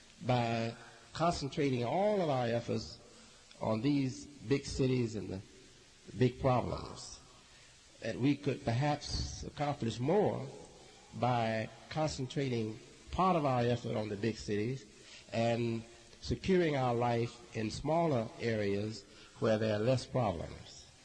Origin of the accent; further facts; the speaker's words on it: United States; now in Chicago, United States; They say, where are you from? I say, well, I'm from the United States. I say, I reside in Chicago.